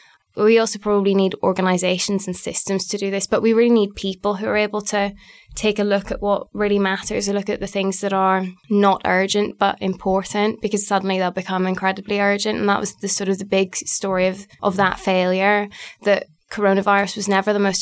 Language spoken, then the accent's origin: English; United Kingdom; If you're actually thinking about what we as the British public were doing at that point, a lot of people were not going to restaurants by then.